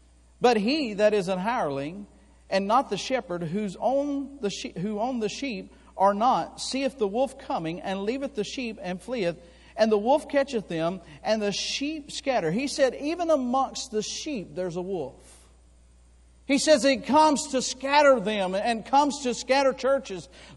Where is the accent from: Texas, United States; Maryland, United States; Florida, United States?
Florida, United States; Now, I was raised in Florida. We had blackberry bushes everywhere amongst our property there.